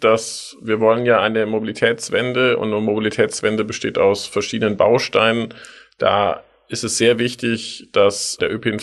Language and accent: German; Tübingen, Baden-Württemberg, Germany; Ich bin in Tübingen aufgewachsen, da gab es den 5-Minuten-Bus-Takt und wir sind nur Bus gefahren.